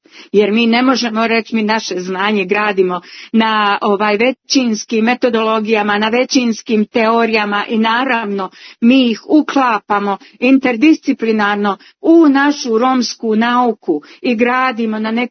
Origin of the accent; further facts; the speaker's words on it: Bosnia & Herzegovina; zemlje iz koje ja dolazim, to je iz Bosne i Hercegovine.